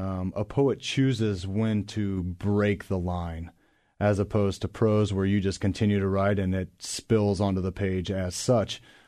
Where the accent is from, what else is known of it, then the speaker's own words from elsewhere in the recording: Beavercreek, Ohio, United States; Wow, I grew up in Beaver Creek, Ohio, so I've been around the Dayton area my whole life.